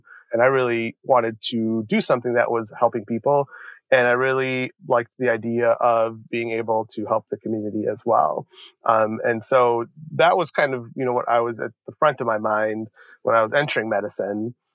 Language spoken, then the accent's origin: English; Joliet, Illinois, United States; one of my earliest memories of realizing I was being othered, if you will, was when I was around 6 or 7 growing up in Joliet, Illinois.